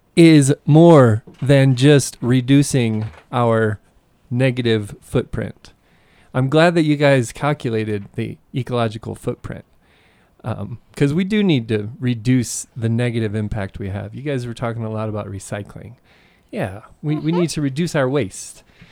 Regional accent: Atlanta, Georgia, United States; I grew up outside Atlanta, Georgia, and discovered that I wanted to learn all about the world.

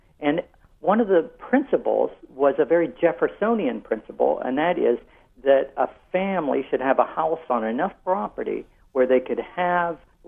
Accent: Norvelt, Pennsylvania, United States; Yes. Well, I'm from Norvelt, Pennsylvania.

